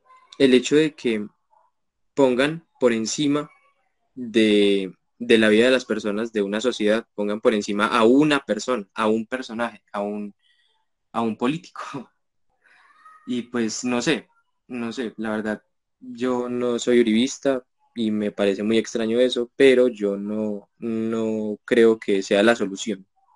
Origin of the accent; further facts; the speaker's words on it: Manizales, Caldas, Colombia; born there; aquí en Manizales. Yo nací en La Asunción.